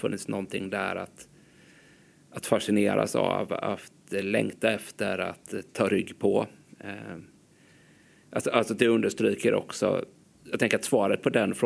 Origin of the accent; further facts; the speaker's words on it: Småland, Sweden; som den smålänning man är, så får man ju passa på att njuta när det fortfarande finns snö.